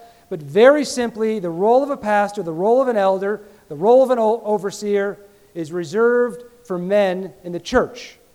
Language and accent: English; New York, United States; I came from New York. That's where I grew up.